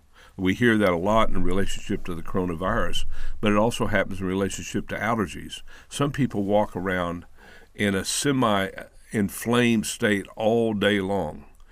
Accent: Woodward, Oklahoma, United States; I grew up in Woodward, Oklahoma, and there was a lot of wheat farms around there.

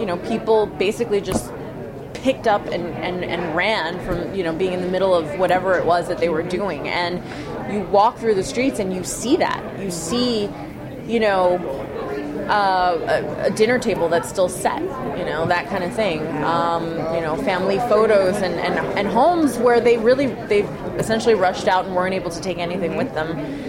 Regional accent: New York City, New York, United States; I grew up in New York City, and I went to school for art.

